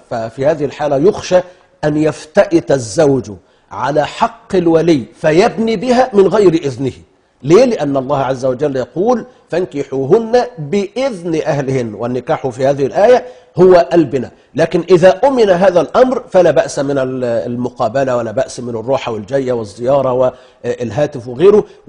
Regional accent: Egypt; مع اخلاقياتنا كمصريين

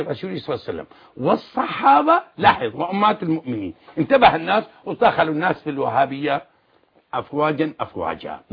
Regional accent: Syria; أنا شامي ابن شامي معروف من مدينة حمال باشي للباطي البطلة معروفة رجالها رجال ومن حي باب النهر يسمى المدينة الجرادمة شارع الربوة معروف أهلي وعشيرتي هناك كلهم معروف

